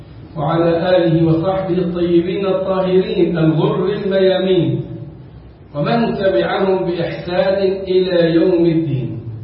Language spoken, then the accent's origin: Arabic; Egypt; وهم امتداد للتكفير الذي كان عندنا في مصر في 70s and 80s